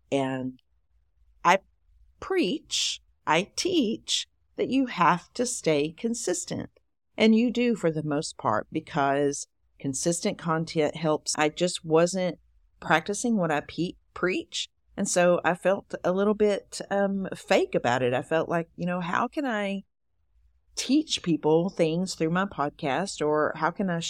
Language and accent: English; Texas, United States; accent: East Texas drawl; I've always been a little bit self-conscious of my accent. I don't know why. But I decided to go all in with the East Texas drawl, y'all.